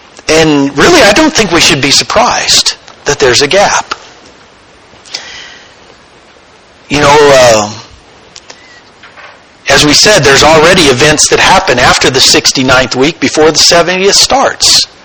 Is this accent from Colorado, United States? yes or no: yes; Pueblo, Colorado, United States; I was born in Pueblo, Colorado. I grew up there, went to high school, went to college at the United States Air Force Academy, went to seminary at Midwestern Baptist Seminary, and I've been preaching here for 8 years.